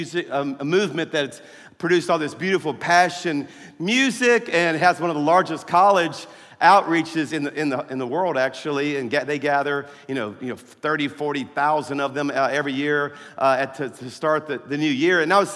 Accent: Louisiana, United States; I'm from South Louisiana, you know, eating is an Olympic sport down there, everybody.

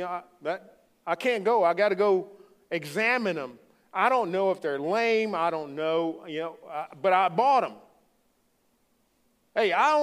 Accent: Louisiana, United States; I'm from the Bayou State, great state of Louisiana.

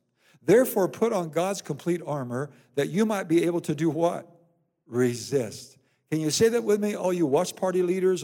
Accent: Iowa, United States; Now, I come from Iowa, and you know what? Growing up in Iowa, it still is today, the sport of wrestling was huge and is huge.

